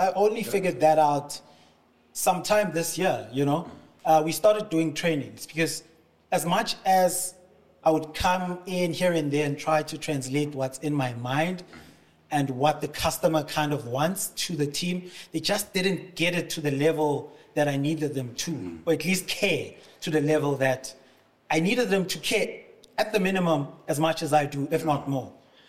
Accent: Tembisa, Gauteng, South Africa; And what basically made it a full circle moment for us is to find out that he's also from Tembisa. I'm from Tembisa. So the brand was incepted, I guess, in Tembisa, you know.

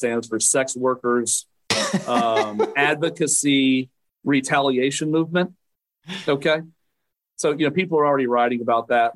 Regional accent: Kansas City, Missouri, United States; I'm from the Kansas City area.

